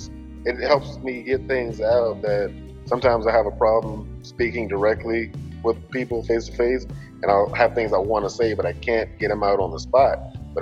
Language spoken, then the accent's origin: English; Lynchburg, Virginia, United States; born and raised in Lynchburg, Virginia, bicentennial baby, 43 years old now.